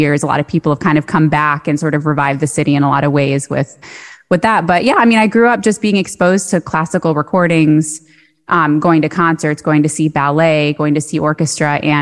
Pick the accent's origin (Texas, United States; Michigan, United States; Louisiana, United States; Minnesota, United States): Michigan, United States; So I grew up in Metro Detroit area, about 30 minutes outside of Detroit.